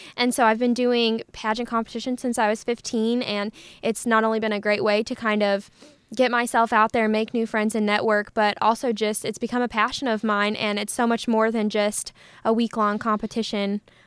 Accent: Danville, Illinois, United States; So my local competition was Miss East Central. I'm from Danville.

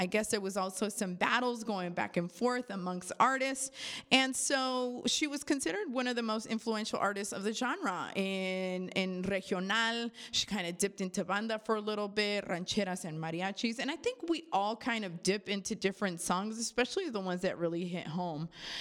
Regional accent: Vallejo, California, United States; I'm from Vallejo.

